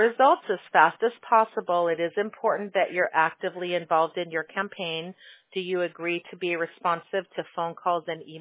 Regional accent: Midwest, United States; I don't think after growing up in the Midwest that I'd ever want to live, you know, far from the beach again

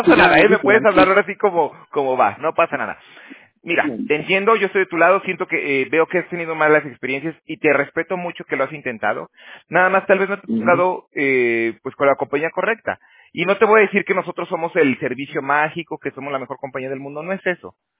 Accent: Mexico; moved away; yo ya tengo 12 años aquí de que me salí de México

